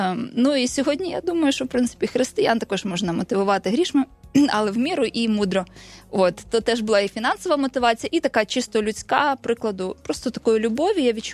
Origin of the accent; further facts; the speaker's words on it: Vinnytsia, Vinnytsia Oblast, Ukraine; born there; Я народилася у Вінниці. Народилася в сім'ї, яка вважала, яка знала про Бога, любила Бога. В такому сенсі, що ми святкували релігійні свята католицькі.